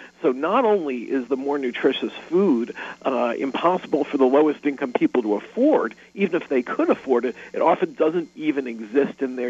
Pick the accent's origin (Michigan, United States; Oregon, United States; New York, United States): New York, United States; I was just in Pittsburgh this morning, returning home to my hometown of New York